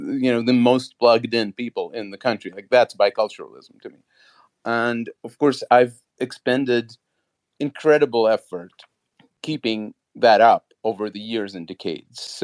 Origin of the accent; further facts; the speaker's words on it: Latvia; first language Russian; English is a second language; I come from Soviet-occupied Latvia, and I come from a Russian-speaking Jewish community there.